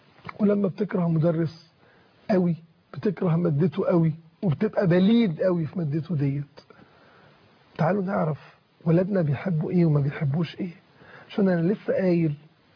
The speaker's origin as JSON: {"language": "Arabic", "country": "Egypt", "said": "عندنا في مصر"}